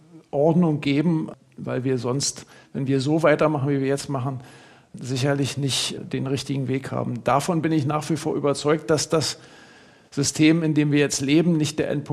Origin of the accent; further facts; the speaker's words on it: East Germany, Germany; Ich hätte mir eine andere DDR vorgestellt, weil das eben meine Heimat und mein Heimatland war.